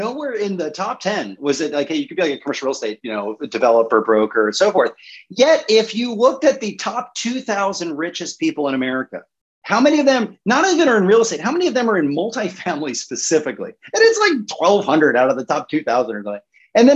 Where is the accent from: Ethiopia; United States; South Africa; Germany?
United States; Baltimore, Maryland; And I grew up in Baltimore City. I went to great Catholic high schools in the Baltimore area.